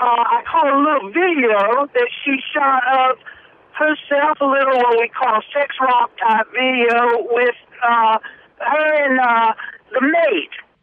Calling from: Austin, Texas, United States; My name is … I'm calling from Austin, Texas.

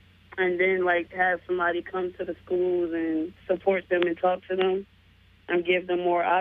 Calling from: New Jersey, United States; Yeah, I'm calling from Jersey.

